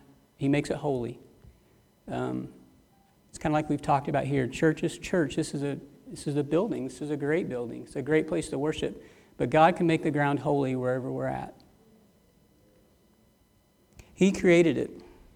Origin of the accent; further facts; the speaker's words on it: Baxter Springs, Kansas, United States; I was born and raised in Baxter Springs. Believe it or not, there was a hospital there at one time.